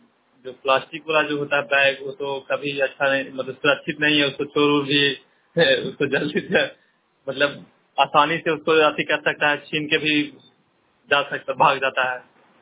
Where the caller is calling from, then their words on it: Bihar, India; Chandi block से।